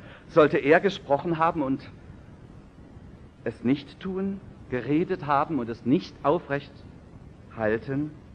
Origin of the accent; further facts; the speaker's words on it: Hammerbrücke, Saxony, Germany; einmal aus meiner Heimat, Heimatgemeinde Hammerbrücke im Vogtland. Das liegt immerhin auch 700 Meter hoch und ein bisschen nordöstlich von hier.